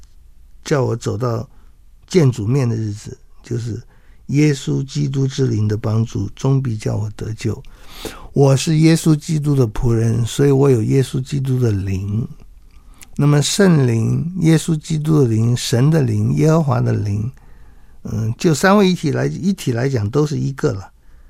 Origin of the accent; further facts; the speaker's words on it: China; 我们中国人都会觉得活下去是最好的